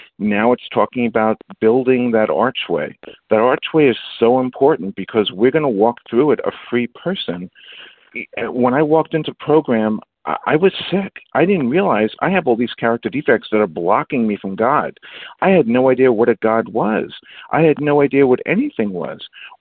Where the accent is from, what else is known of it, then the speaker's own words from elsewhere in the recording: Bronx, New York, United States; now in Queens, United States; You know, I moved from the Bronx. Everybody knows me … I'm in Queens.